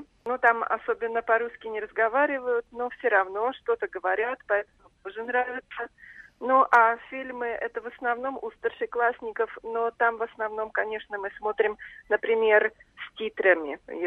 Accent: Russia; интересно то, что я из России и могу разговаривать со своими учениками на настоящем русском языке.

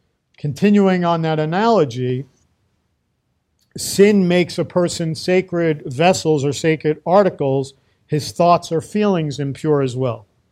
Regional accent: New York, United States; I used to remember, and I'm dating myself now, I grew up in New York

